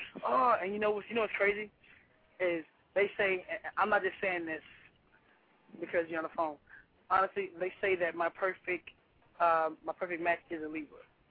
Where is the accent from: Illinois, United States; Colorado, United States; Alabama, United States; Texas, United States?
Texas, United States; Houston; But I mean, I'm from the country. I'm from Houston, Texas. I'm a country boy from my heart.